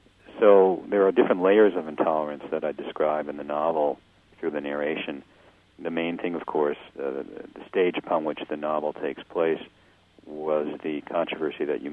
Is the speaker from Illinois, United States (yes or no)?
yes; Skokie, Illinois, United States; When I was growing up in Skokie